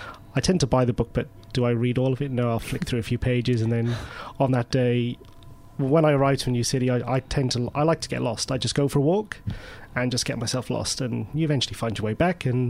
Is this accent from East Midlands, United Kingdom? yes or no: no; Wales, United Kingdom; also born or lived in London; now in New York, United States; When I moved from Wales to London, I found that very hard to sort of break out and just build that social network.